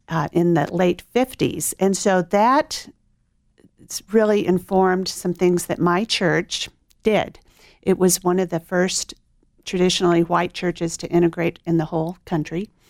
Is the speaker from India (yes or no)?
no; Little Rock, Arkansas, United States; I was raised in Little Rock, Arkansas, and I was three years old when the Central High School racial thing happened